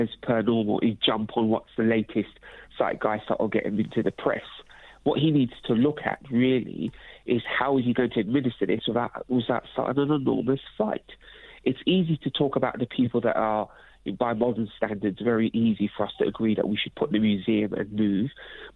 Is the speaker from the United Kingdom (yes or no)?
yes; London, United Kingdom; I am a young black man born and raised in London. I am proud of my British roots.